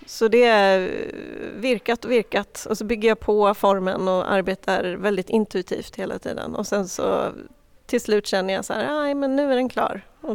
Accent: Norrköping, Östergötland, Sweden; now in Tyresö, Sweden; och är inte från Tyresö från början. Jag kommer från Norrköping men har bott här sedan 2017.

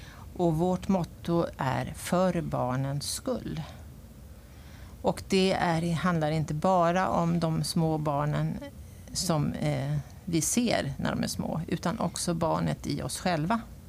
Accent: Tyresö, Stockholm County, Sweden; born there; Ja, jag är ju född här i Tyresö på 50-talet.

